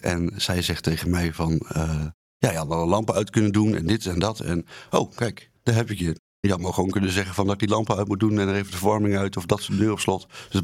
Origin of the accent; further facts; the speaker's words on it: Enschede, Overijssel, Netherlands; Ik kom uit Enschede dus.